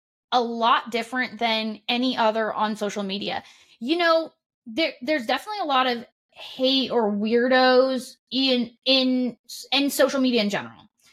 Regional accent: California, United States; Like I said, I grew up in Northern California, sort of close to San Francisco.

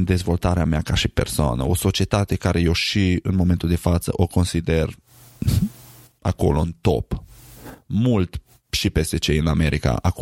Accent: Romania; moved away; am copilărit în România la începutul anilor 90, anii 90, începutul anilor 2000.

